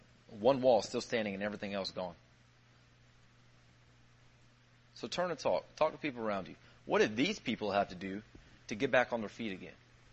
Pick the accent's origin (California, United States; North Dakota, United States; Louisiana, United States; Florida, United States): Florida, United States; Tampa; There's a lady I know back where I grew up in Tampa